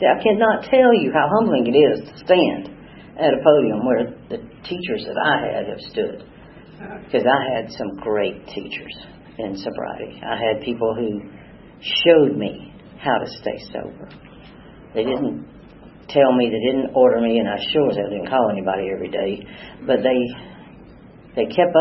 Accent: East Point, Georgia, United States; also born or lived in Atlanta; I am from Atlanta. I grew up in East Point. My daddy ran the motor pool at Fort McPherson.

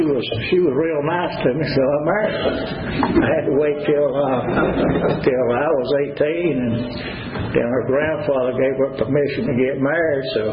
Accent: Dublin, Georgia, United States; born there; I was born in Dublin, Georgia, August 24th, 1949. My mom and dad got divorced when I was five. Mama moved to Milledgeville, Georgia, and Daddy moved to Lakeland, Florida.

